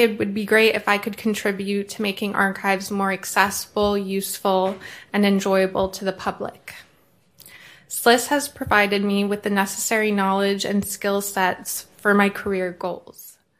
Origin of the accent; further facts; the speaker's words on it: Andover, Massachusetts, United States; I'm from Andover, Massachusetts, and as a first-generation American